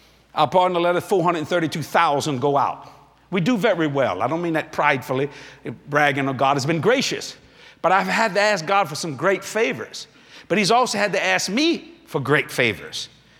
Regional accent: Louisiana, United States; and then I'm a Cajun, which means you're not educated.

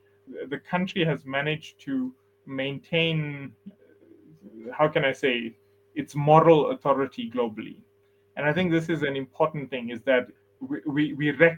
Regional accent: South Africa; The benefit of being in South Africa and growing up in South Africa is that you learn to sort of understand inequality

